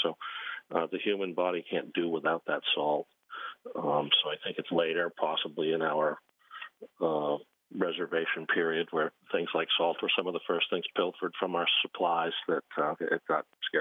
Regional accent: Massachusetts, United States; I grew up on Cape Cod, so salt making there is kind of something that they teach us in our youth, if you will.

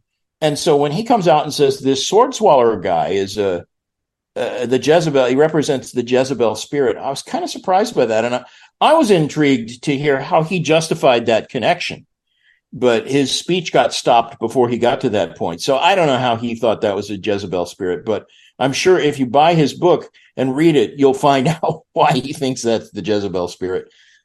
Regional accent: Tulsa, Oklahoma, United States; I grew up in Tulsa, the headquarters of every charismatic leader, you know.

